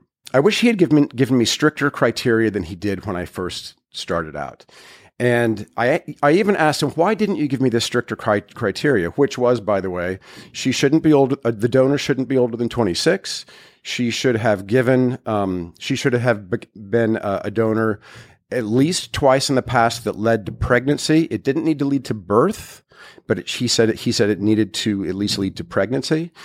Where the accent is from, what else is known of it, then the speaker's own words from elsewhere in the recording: Midwest, United States; growing up in the Midwest and in high school and in college and in early young adulthood, I always knew I was going to be a dad